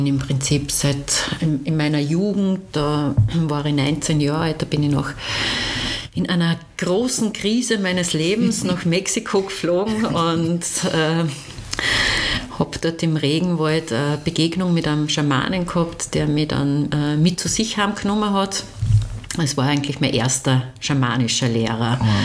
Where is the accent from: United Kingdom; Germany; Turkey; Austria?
Austria; Upper Austria; also zumindest bei uns in Oberösterreich